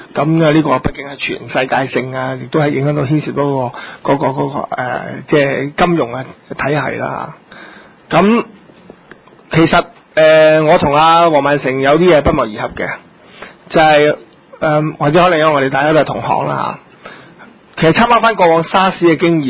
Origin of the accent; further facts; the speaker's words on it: Hong Kong, China; 我哋應該堂堂正正承認我哋係中國人